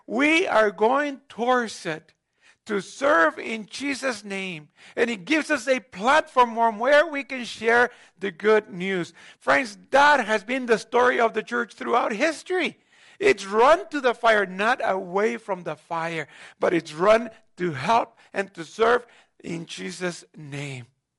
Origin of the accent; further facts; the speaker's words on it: Mexico; I remember as a kid growing up in Mexico, of course, in a very seismic, active region of the world, part of the so-called Ring of Fire that is on both sides of the Pacific Ocean.